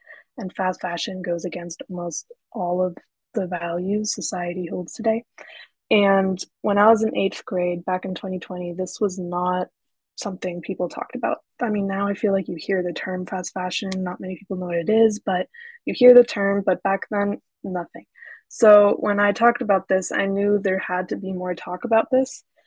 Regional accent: Boston, Massachusetts, United States; So I'm located in Boston. I was born and raised here.

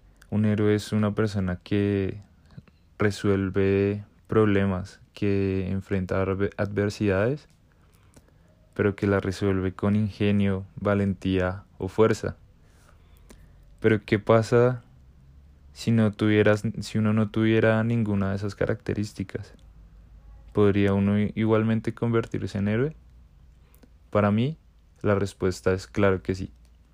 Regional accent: Colombia; born there; Soy ingeniero mecatrónico de profesión. Nací en Colombia.

